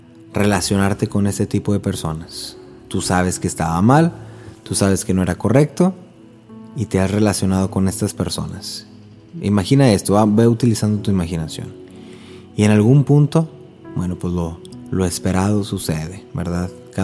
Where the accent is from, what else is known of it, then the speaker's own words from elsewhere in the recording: Mexico; especialmente como mexicano, pues en México abunda la inseguridad.